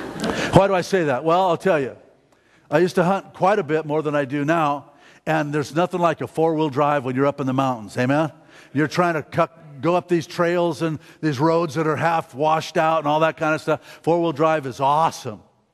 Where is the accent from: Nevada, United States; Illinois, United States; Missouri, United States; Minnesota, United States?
Nevada, United States; You got to remember, I came from Nevada, folks. There's danger on every corner in Nevada.